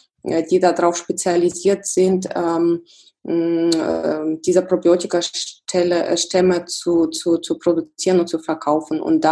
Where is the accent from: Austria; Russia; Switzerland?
Russia; mein Heimatland ist Russland